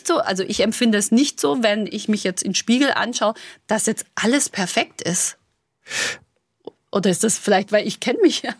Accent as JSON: {"language": "German", "region": "Baden-Württemberg", "country": "Germany", "said": "Ich bin Schwäbin."}